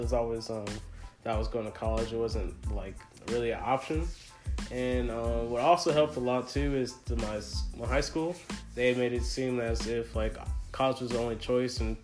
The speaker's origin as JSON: {"language": "English", "town": "Rancho Cucamonga", "region": "California", "country": "United States", "said": "I'm from Rancho Cucamonga, California."}